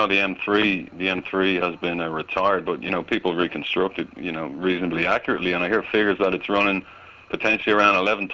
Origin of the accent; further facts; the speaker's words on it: Ireland; I'm originally from Ireland, and I was at home in Ireland over Christmas